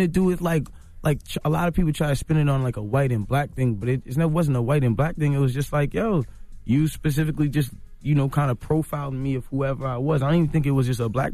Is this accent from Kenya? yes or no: no; Toronto, Ontario, Canada; I'm from Toronto.